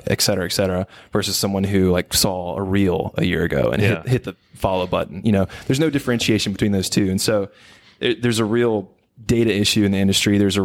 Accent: Brandon, Mississippi, United States; So I'm from Brandon, Mississippi, so about 20 minutes from here. I was born here. I'm first generation Mississippian

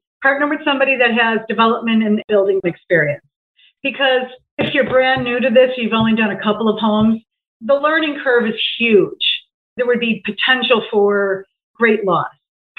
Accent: Chicago, Illinois, United States; Northwest Side. I grew up in Edison Park.

